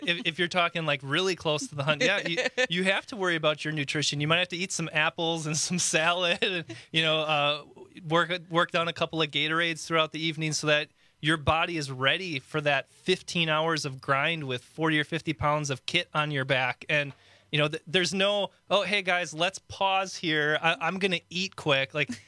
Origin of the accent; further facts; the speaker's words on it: Wisconsin, United States; I was born and raised in Waukesha County.